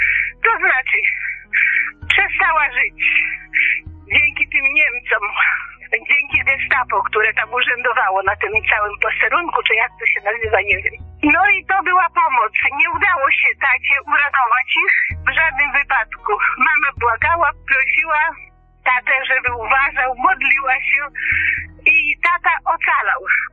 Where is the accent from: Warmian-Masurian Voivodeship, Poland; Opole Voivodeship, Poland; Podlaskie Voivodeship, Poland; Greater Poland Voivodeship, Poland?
Podlaskie Voivodeship, Poland; Świrydy; To było w środku okupacji, wieś Świrydy koło Brańska. To jest moja wieś.